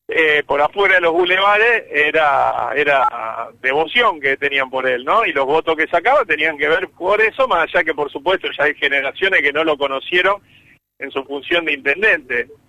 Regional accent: Rosario, Santa Fe, Argentina; yo soy de Tablada y Hospitales, o sea que ahora justo estoy en Lido.

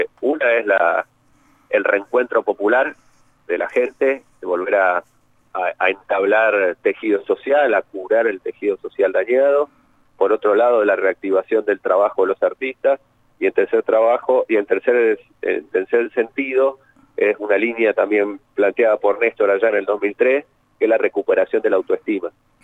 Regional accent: Mendoza, Argentina; yo soy mendocino

